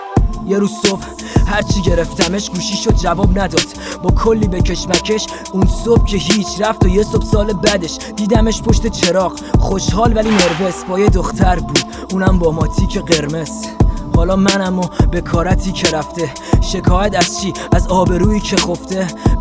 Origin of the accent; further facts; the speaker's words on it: Iran; born there; من یه ایرانیم متولد وطن